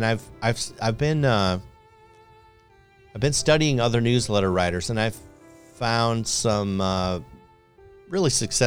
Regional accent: Chicago, Illinois, United States; accent: Chicago; I'm told from time to time, you know, people can still hear my Chicago accent, whatever.

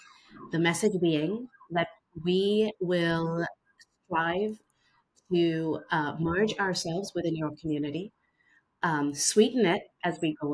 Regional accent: Mumbai, Maharashtra, India; now in United States; My ancestry is Persian. I grew up in Bombay, India, also called Mumbai now. And I have been in the United States for over 20 years.

